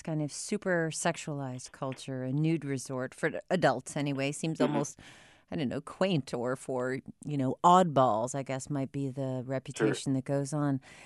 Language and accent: English; New Hampshire, United States; I've been hearing about that camp my entire life growing up in New Hampshire.